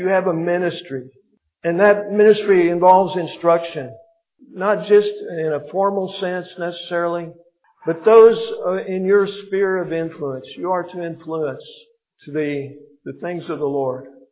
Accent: Illinois, United States; now in California, United States; we're from Illinois actually, we're from Southern Illinois, my wife and I both. When we moved to California, we moved from the Chicago area.

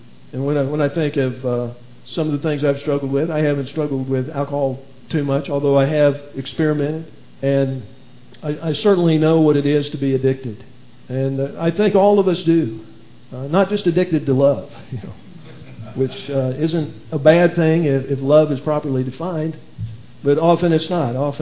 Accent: Illinois, United States; We're from Illinois, so I can identify with that, and I know exactly where that is.

